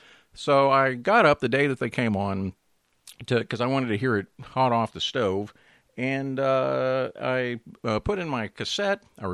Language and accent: English; Atlanta, Georgia, United States; a guy trying to pursue his dreams here in my hometown of Atlanta